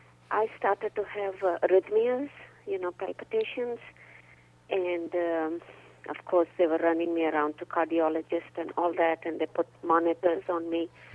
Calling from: Fort Worth, Texas, United States; I'm calling from Fort Worth, Texas.

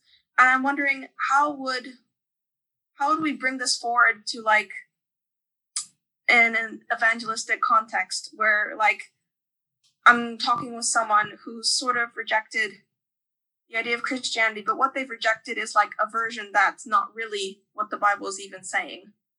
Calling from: Limerick, Munster, Ireland; Right now I'm calling from Limerick, Ireland, for the holidays.

